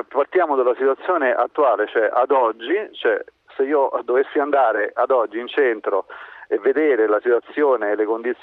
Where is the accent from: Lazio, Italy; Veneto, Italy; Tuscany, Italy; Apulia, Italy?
Lazio, Italy; Rome; io sono romano